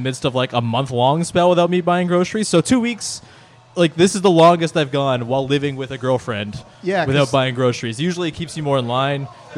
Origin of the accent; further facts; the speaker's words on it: Oshawa, Ontario, Canada; shot in my hometown of Oshawa, Ontario, I believe.